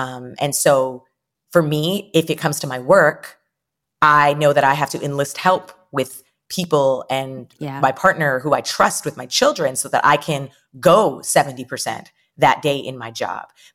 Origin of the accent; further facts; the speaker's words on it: Canada; having such a rich, supported and celebrated Caribbean heritage growing up in North America or in Canada, where, you know, my parents are immigrants, but everyone around me has an immigrant story. Like, I'm first generation Canadian.